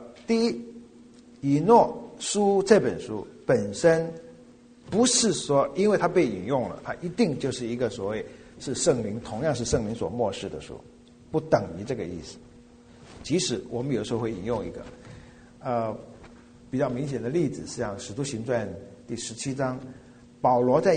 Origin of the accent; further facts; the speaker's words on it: China; 好像我们中国人故事叫做仙女失凡呐，啊，或者神仙下凡呐。